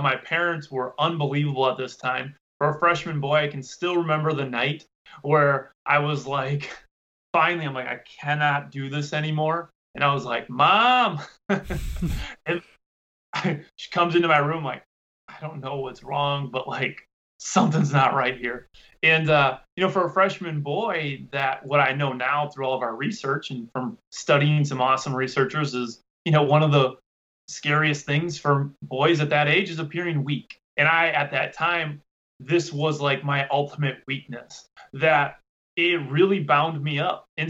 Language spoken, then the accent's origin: English; Freedom, Wisconsin, United States; I'm from Freedom, Wisconsin. I still live in right outside of Freedom in Wisconsin yet.